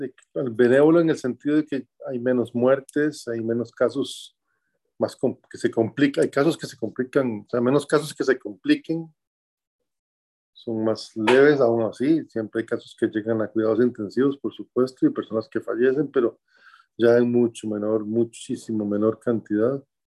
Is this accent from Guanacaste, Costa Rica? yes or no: no; San José, Costa Rica; born there; Yo nací en San José, Costa Rica, el 15 de noviembre de 1959